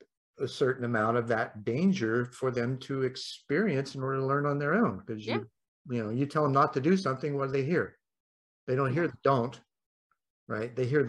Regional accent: Indianapolis, Indiana, United States; born there; You know, I mentioned that I was born in Indianapolis. I was born an orphan.

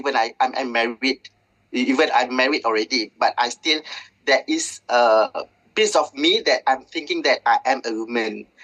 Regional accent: Selangor, Malaysia; I am 38 years old. I'm from Malaysia, based in Selangor

